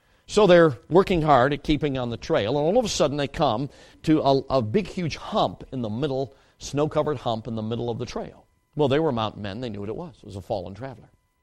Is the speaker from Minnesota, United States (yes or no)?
no; Chicago, Illinois, United States; now in Wisconsin, United States; I grew up in Chicago and now live in Wisconsin.